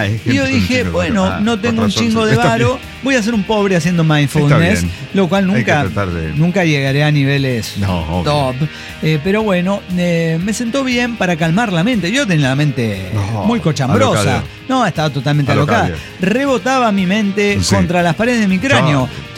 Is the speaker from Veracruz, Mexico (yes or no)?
yes; Veracruz, Mexico; que se confunda mi pueblo en la Huasteca Potosina con un... perdón, ya confundió, porque no es Potosina, es Veracruzana.